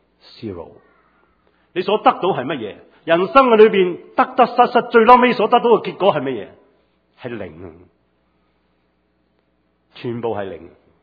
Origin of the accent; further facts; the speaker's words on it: New Territories, Hong Kong; now in United States; 我是新界长大，很多时候种嘢，去到美国我都去后院那里种菜，所以我不需要买菜